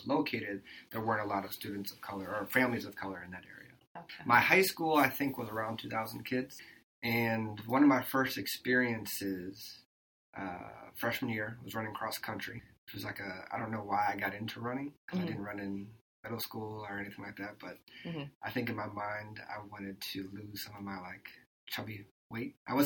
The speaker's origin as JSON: {"language": "English", "town": "Wauwatosa", "region": "Wisconsin", "country": "United States", "tie": "born or raised there", "said": "I grew up in Milwaukee in a suburb area called Wauwatosa."}